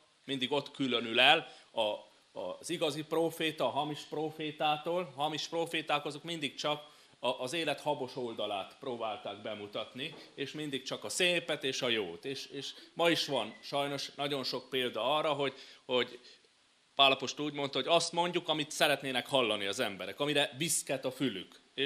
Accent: Apața, Brașov County, Romania; hétfalusiak, meg Brassó környékiek, én onnan származok, hogy mi most apácaiak például székelyek vagyunk, vagy csángók vagyunk.

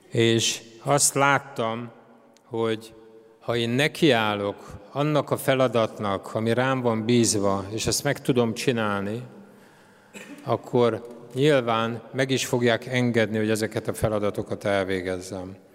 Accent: Tiszalök, Szabolcs-Szatmár-Bereg, Hungary; also born or lived in Szombathely; Szombathelyen születtem, Szabolcsban, Tiszalökön nevelkedtem gyerekként, de a gimnáziumot már Szombathelyen fejeztem be. Egy évig voltam katona Szegeden, és utána az akkori Német Demokratikus Köztársaság fővárosában, Berlinben végeztem el a közgazdasági egyetemet.

